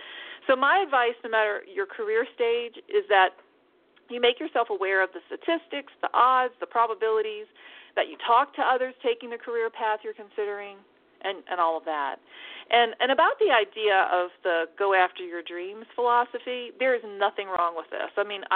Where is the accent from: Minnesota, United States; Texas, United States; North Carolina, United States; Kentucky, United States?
Texas, United States; women in my home state of Texas at 65 are one of the largest growing populations of workers